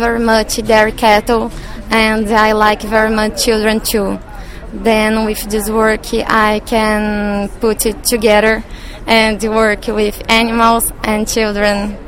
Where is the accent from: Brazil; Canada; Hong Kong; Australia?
Brazil; English is a second language; Okay, I'm from Brazil, and there me and my team works with animal production and animal nutrition.